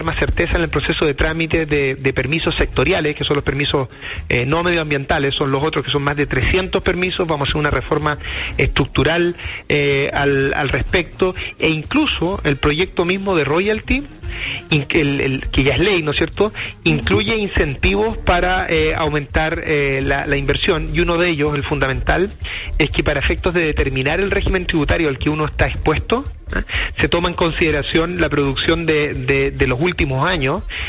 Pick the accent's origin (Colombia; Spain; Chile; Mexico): Chile; Y que nosotros como chilenos y chilenas podamos tener una justa retribución por lo que es nuestro.